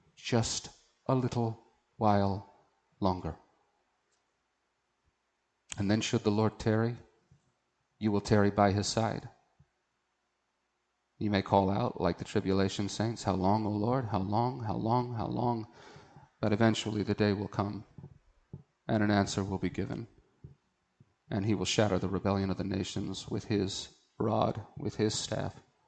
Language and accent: English; United States; As an American, as a man, I never cared.